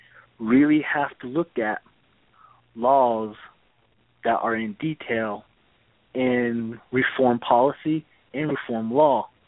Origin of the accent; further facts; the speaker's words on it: Bird Springs, New Mexico, United States; now in Oklahoma City, United States; calling from Oklahoma City here. I go to college. I'm from Bird Springs, New Mexico.